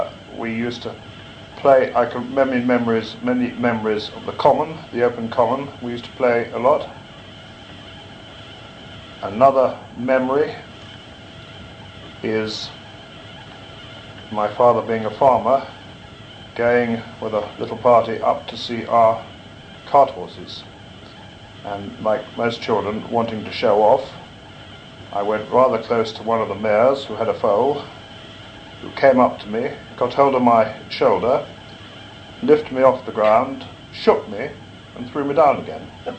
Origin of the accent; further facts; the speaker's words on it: Dersingham, East of England, United Kingdom; I was born in Dersingham in 1934. And I've lived here most of the time since then, apart from 12 years when I farmed near Newmarket